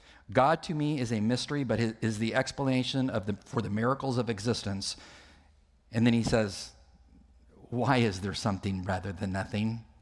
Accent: California, United States; I'm from California. I have friends who preach in board shorts, rainbow sandals, tank tops.

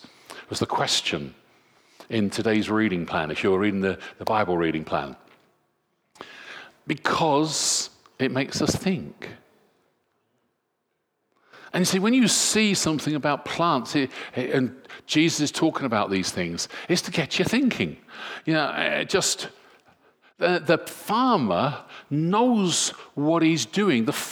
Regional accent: United Kingdom; And as British, you know, we like our independence, and my home is my castle.

